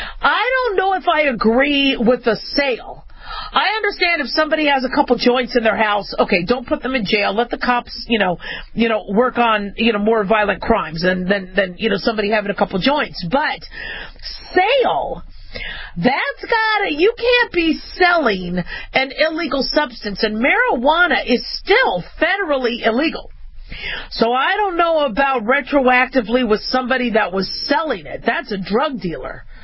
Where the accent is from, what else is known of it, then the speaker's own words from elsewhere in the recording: California, United States; born there; In fact, most of us spend many of our weekends in California. I was born in California.